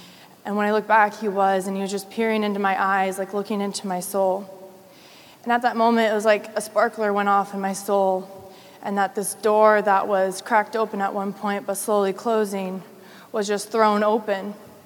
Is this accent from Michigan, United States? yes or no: no; Norfolk, Nebraska, United States; I'm from Norfolk, Nebraska.